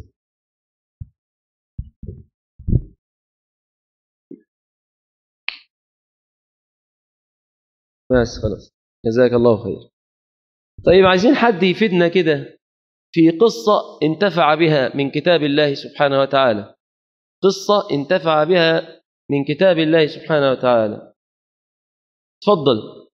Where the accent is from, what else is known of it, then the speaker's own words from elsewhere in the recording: Egypt; نسأل الله أن يحفظ بلادنا مصر